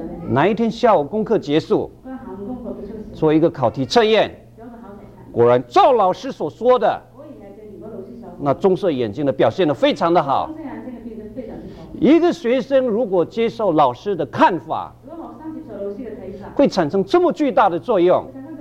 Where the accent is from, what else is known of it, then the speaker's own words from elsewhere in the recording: Harbin, Heilongjiang, China; 你们听我讲话的口音就知道我是哈尔滨来的。